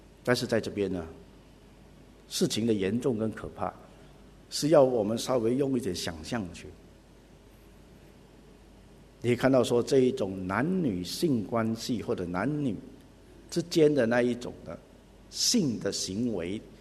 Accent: China; 而不像我们中国人自以为自己道德高超就可以随便批判别人没有道德

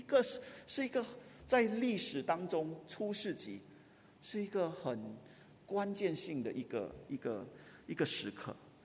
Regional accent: Singapore; 至少这是我们作为新加坡人的一个自豪感。我们不单是新加坡人，我们更是基督徒。

